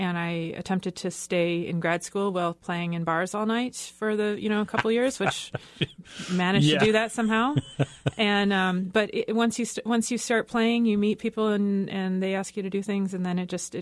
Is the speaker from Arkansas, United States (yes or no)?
no; Fairbanks, Alaska, United States; I'm from Fairbanks, but I've been coming to Juneau for many years. I first came down for the Folk Fest when I was 11 years old.